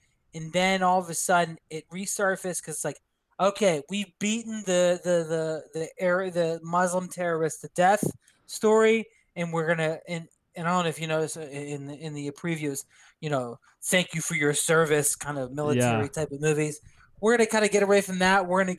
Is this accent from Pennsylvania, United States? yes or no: yes; Pittsburgh, Pennsylvania, United States; accent: Pittsburgh; and I were to do my Pittsburgh accent, we were about to do that.